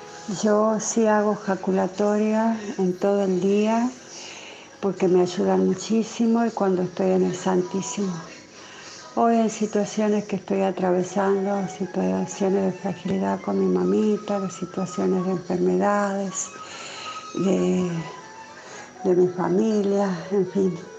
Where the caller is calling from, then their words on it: Tucumán, Argentina; de Tucumán, un abrazo inmenso para todos, bendiciones, bendecido jueves eucarístico.